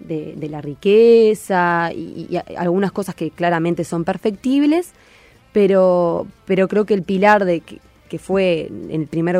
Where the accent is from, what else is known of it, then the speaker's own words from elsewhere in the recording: Uruguay; cuando somos todos uruguayos y acá todos queremos que al país le vaya bien